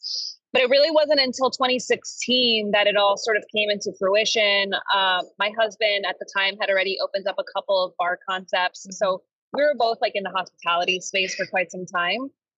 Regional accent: New York City, New York, United States; now in Miami, United States; I was born in Queens and I guess raised in Queens as well as Manhattan.

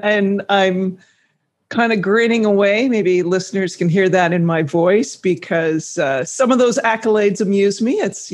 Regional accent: Vancouver, British Columbia, Canada; This was back in the early 90s. I was living in Canada. I'm Canadian. And salaries in Toronto were more than double those of Vancouver, where I had gone to law school and grew up on the West Coast.

